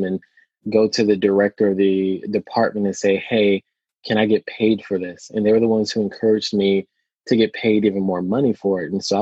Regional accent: the Carolinas, United States; now in Pacific Northwest, United States; who'd have thunk that a gay Black man in the South would end up in the Pacific Northwest? So I'm from the Carolinas, both North and South. I spent time in both.

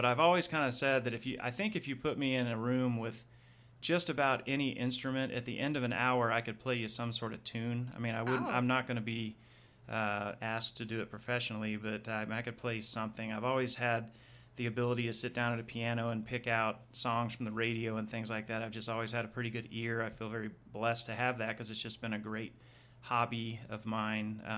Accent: Texas, United States; also born or lived in England; now in Utah, United States; I am from Texas originally, trained. I did my college medical school residency training in Texas.

